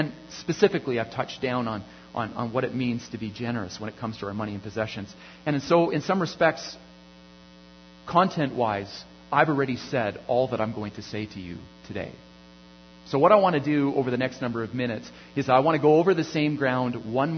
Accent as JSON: {"language": "English", "country": "Canada", "tie": "born or raised there", "said": "I'm a Canadian, been born and raised in Canada. I don't know any other nation, really."}